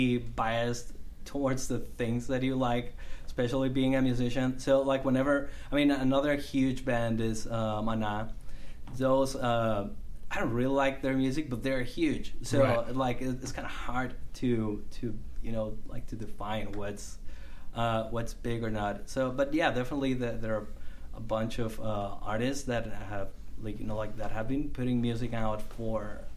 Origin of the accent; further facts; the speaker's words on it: Monterrey, Nuevo León, Mexico; Not from Mexico City. Okay. I am from Monterrey.